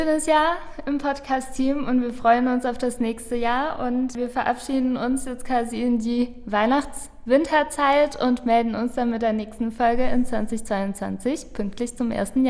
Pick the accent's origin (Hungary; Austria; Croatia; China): Hungary; German is a second language; now in Germany; ich komme ja nicht ursprünglich aus Deutschland und meine Familie lebt in Ungarn.